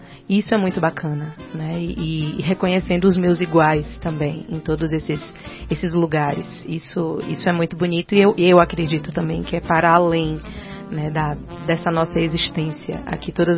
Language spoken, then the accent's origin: Portuguese; Bahia, Brazil; E a Bahia, principalmente eu falo da Bahia porque eu sou de lá e eu posso falar com mais propriedade de onde eu venho.